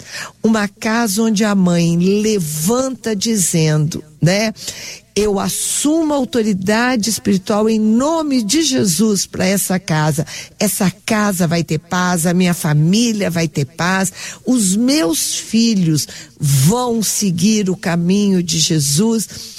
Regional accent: Minas Gerais, Brazil; Eu sou mineira, nós também pedimos.

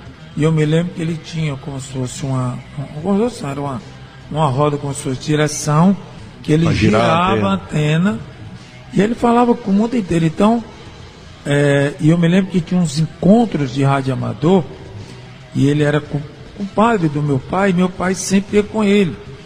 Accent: Ceará, Brazil; born there; eu nasci ali na Parquelândia

